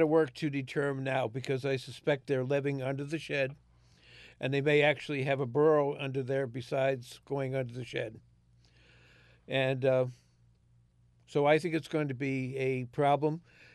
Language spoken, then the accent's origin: English; Spencertown, New York, United States; Well, I come from Spencertown, so.